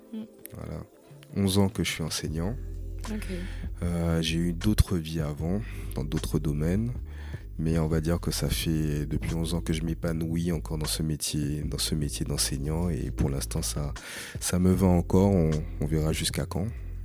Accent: Guadeloupe, France; Donc j'ai 42 ans, je suis originaire de la Guadeloupe.

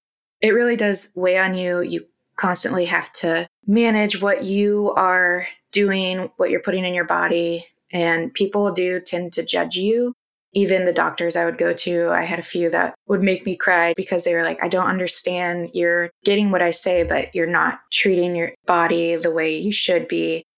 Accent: Midwest, United States; So with that being said, I am from the Midwest. I have two older brothers. My parents are still married.

